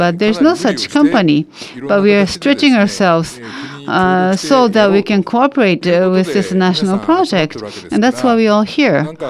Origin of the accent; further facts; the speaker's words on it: Fukushima, Japan; We are from Fukushima, and I have a friend who is the head of a lab.